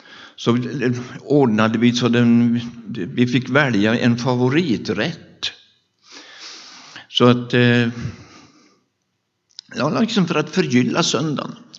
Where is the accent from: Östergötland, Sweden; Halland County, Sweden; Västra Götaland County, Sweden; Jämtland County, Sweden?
Jämtland County, Sweden; Berg; Och jag är född i Lorås i Hammerdal. Och sen flyttade pappa och mamma på lite olika ställen.